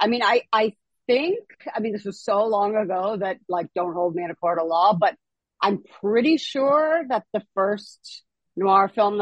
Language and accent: English; New York City, New York, United States; Which, growing up in New York City, I'm like, country music, are you kidding me?